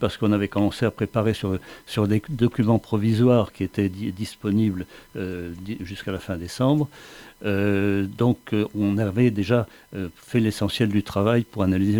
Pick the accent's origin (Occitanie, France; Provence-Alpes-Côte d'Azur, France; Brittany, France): Occitanie, France; Saint-Jean-de-Védas; Moi, je suis de Saint-Jean-des-Védas, et pratiquement, on garde la politique actuelle.